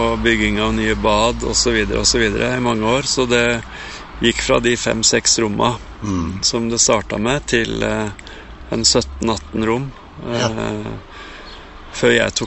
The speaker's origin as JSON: {"language": "Norwegian", "town": "Valdres", "region": "Innlandet", "country": "Norway", "tie": "born or raised there", "said": "Og hun fant jo mannen sin i Valdres og flyttet dit, så derfor er jo jeg født og oppvokst i Valdres."}